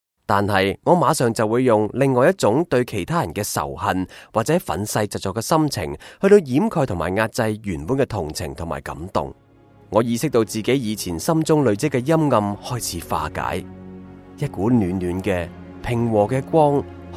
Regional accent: northern China, China; 我则是来自北方的农村，

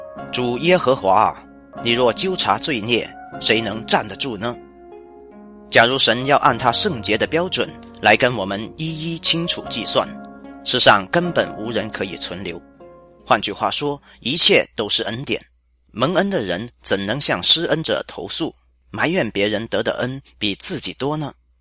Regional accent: Hong Kong; 我生于60年代的香港，是贫困的年代，但也是快乐进取的年代。

